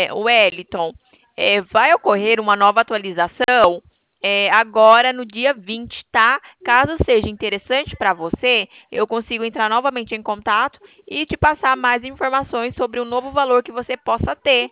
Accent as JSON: {"language": "Portuguese", "town": "Campinas", "region": "São Paulo", "country": "Brazil", "said": "Nós somos aqui do estado de São Paulo, na cidade de Campinas."}